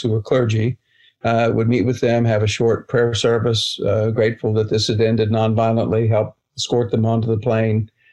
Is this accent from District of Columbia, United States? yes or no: no; Oklahoma, United States; And then in 2008, as you noted, I was lured back to my home state of Oklahoma to help build a new religious studies program